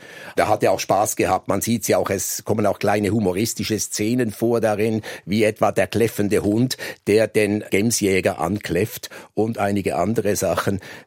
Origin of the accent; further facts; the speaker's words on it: Switzerland; Es war der Bezug zu meinem Heimatland Schweiz